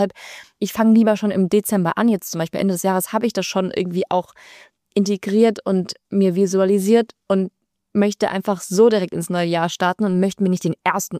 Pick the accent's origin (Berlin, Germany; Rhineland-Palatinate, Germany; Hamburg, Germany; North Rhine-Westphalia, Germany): Rhineland-Palatinate, Germany; Mainz; ich komme ja aus Mainz